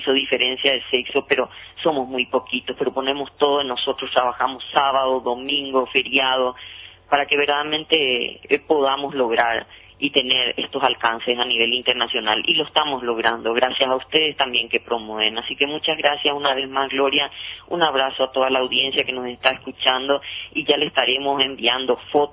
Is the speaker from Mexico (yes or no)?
no; Paraguay; son características que nosotros tenemos que llevar con orgullo como paraguayos y paraguayas